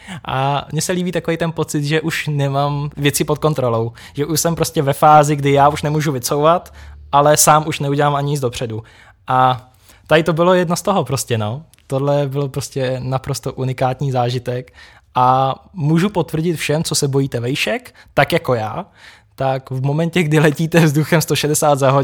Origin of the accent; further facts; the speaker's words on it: Krkonoše, Czechia; A my jsme jakoby milovníci hor, samozřejmě my jsme z Krkonoš, takže my to máme prostě jako v nás.